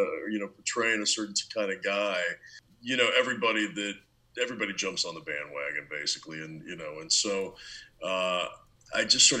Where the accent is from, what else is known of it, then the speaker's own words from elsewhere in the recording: New York, United States; I was born in New York, and my mother's from Texas. My dad moved to New York. And so out in New York, I moved around a bit as a kid.